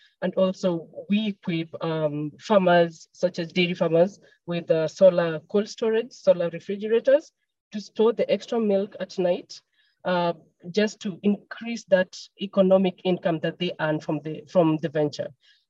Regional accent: Kenya; I am from Kenya.

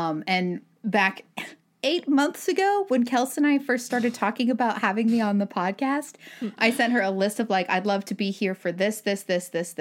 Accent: Utah, United States; that is a Mormon-run school because I grew up in Utah Valley, Utah.

